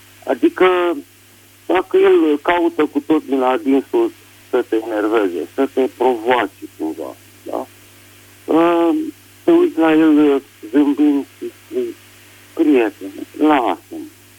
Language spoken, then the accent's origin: Romanian; Bucharest, Romania; sunt din București.